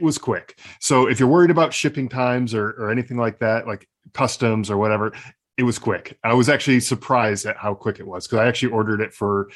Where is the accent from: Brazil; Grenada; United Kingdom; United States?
United States; And I, just as an American here